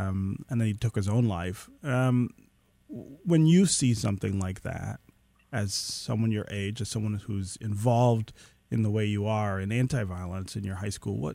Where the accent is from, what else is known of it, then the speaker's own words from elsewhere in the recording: Detroit, Michigan, United States; I have to admit, I grew up here in Detroit and have lived in Metro Detroit for most of my life.